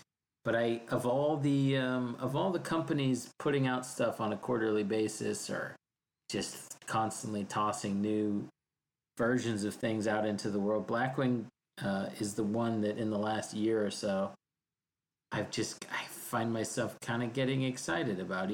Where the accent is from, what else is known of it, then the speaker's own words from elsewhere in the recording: Houston, Texas, United States; My hometown Houston Astros are a strong Orange representative